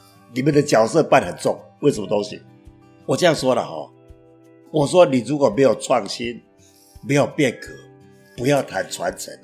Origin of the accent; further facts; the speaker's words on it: Taiwan; 所以你看我们台湾，我们中国人一样写得很好